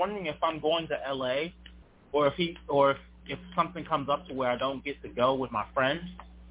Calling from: Charlottesville, Virginia, United States; Charlottesville, Virginia.

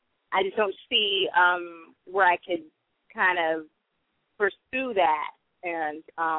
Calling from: California, United States; I'm calling from California.

